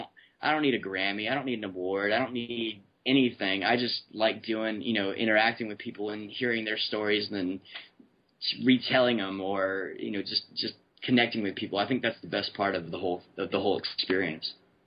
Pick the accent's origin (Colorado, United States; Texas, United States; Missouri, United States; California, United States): California, United States; I'm super good at social networking because of growing up in the Bay Area.